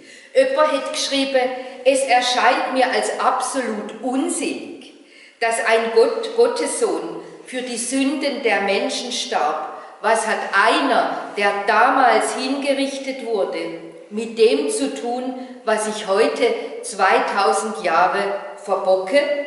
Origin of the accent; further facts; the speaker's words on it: Baden-Württemberg, Germany; Wo ich ein Kind war, bin ja im Süddeutschen aufgewachsen, habe ich es als Kind in der Badischen Landeskirche Karfreitag so erlebt.